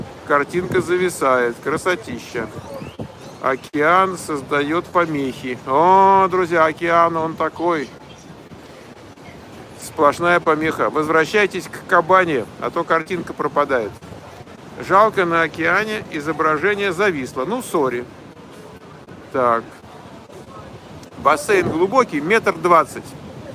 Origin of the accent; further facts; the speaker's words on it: Ulyanovsk, Ulyanovsk Oblast, Russia; Я из Ульяновска.